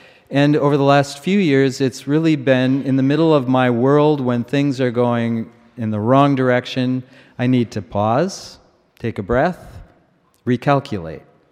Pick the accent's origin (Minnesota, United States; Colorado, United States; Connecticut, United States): Minnesota, United States; moved away; I come from Minnesota, moved here in 2012, and Minnesota's a fairly large state.